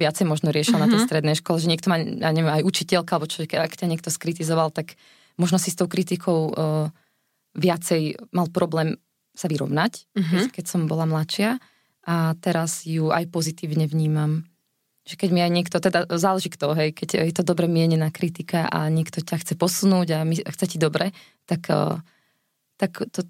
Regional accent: Považská Bystrica, Trenčín Region, Slovakia; My sme susedky z Povazkej Bystrice vlastne.

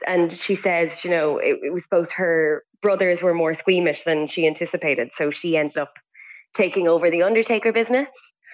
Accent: New Ross, Leinster, Ireland; A proud New Ross woman, absolutely, yeah. I was there, like went to school, primary and secondary school there, and did drama in Wexford town. So proud Wexford woman.

